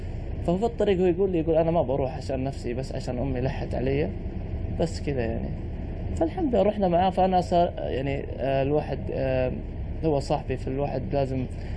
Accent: Bulgaria; now in United Kingdom; From Bulgaria.

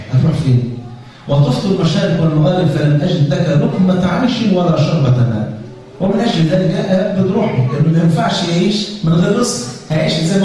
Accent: Egypt; وبعدين لقى واحد كده من بيسموه عندنا في مصر من منافيخ

